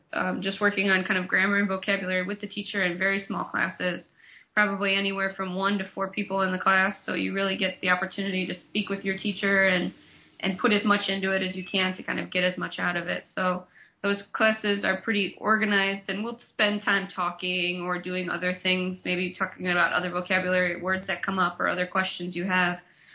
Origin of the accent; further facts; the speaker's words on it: Chicago, Illinois, United States; So I am from Chicago, and in high school took about 3 years of Spanish classes